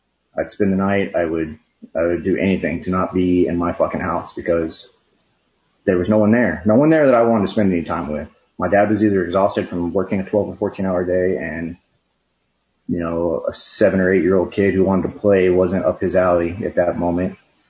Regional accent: Pflugerville, Texas, United States; It was in Pflugerville. I grew up in Pflugerville, here in Austin.

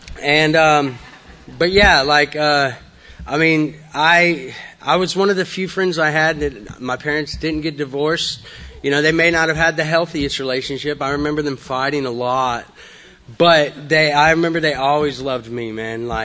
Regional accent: Brenham, Texas, United States; also born or lived in Austin / Somerville; I was born in Austin. We immediately moved to Somerville, Texas. I don't know if any of y'all know anything about that, but it's pretty small.

